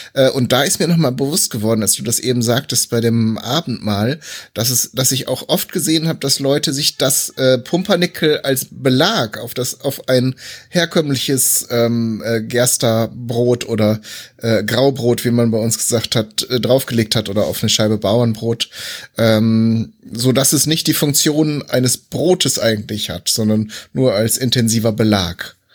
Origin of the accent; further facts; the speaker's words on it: North Rhine-Westphalia, Germany; born there; Ich bin ja eigentlich auch gebürtiger Westfale